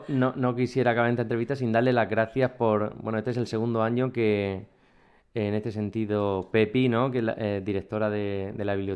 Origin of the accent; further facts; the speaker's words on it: Orihuela, Valencian Community, Spain; a los que somos música, a los que somos de aquí de Orihuela